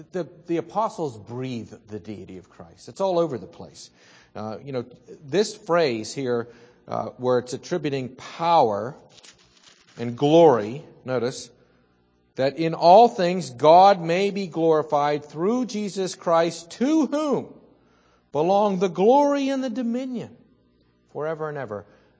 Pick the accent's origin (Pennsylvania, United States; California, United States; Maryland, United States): Pennsylvania, United States; Pittsburgh; accent: Pittsburgh English; I know I'm Pittsburgh English, so it's always going to be bad.